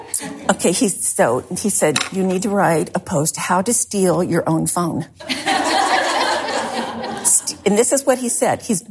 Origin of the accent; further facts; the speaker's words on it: Rochester, New York, United States; born there; I was born in 1954 in Rochester, New York. My dad was going to the Eastman School of Music at the time, getting his master's degree.